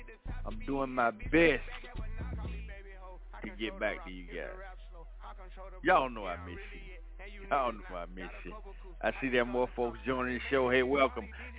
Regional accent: Atlanta, Georgia, United States; But I grew up in Atlanta, so I follow and I root for the Atlanta Falcons, right?

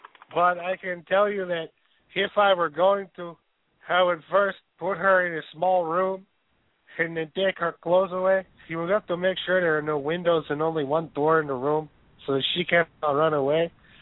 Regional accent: Guatemala; now in United States; I do not need to flee to my home country of Guatemala.

